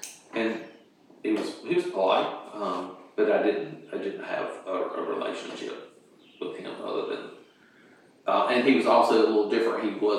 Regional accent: Wilson, North Carolina, United States; Where? Wilson, North Carolina.

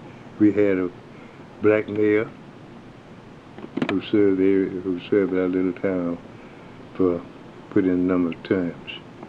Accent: Port Gibson, Mississippi, United States; I was born in Port Gibson, Mississippi, August 16, 1904. In other words, I'm 92 years of age.

